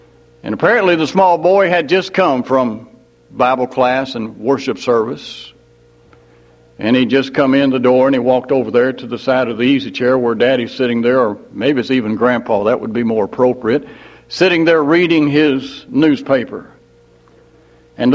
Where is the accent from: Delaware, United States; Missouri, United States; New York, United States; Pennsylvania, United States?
Missouri, United States; Mexico; also born or lived in Hannibal, United States; And down at Mexico, my hometown, they had planned a youth rally.